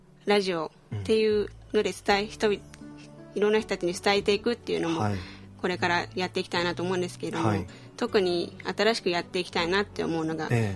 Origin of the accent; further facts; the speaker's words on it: Nagoya, Aichi, Japan; now in Kyoto, Japan; 私は名古屋出身で、はい、今は京都に一人暮らしをしているって感じです